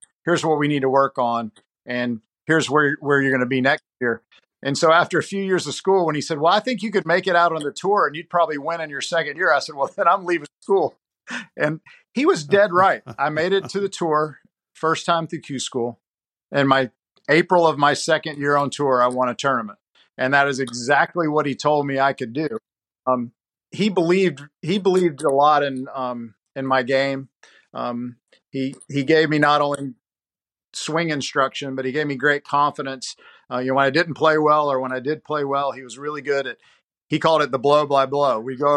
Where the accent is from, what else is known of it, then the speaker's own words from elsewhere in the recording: Charlotte, North Carolina, United States; born there; But I wanted to go to Carolina. I was born in Charlotte. I loved Tar Heel basketball my whole life.